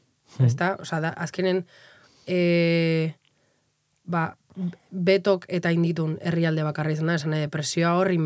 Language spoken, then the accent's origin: Basque; Venezuela; ni Venezuelakoa naiz